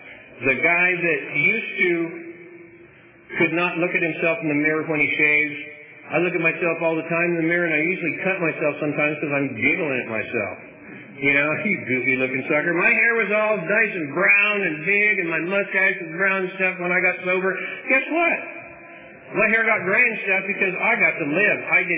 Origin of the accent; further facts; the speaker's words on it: Visalia, California, United States; I grew up in Visalian stuff, and the older I get, the less I like the heat of the summer.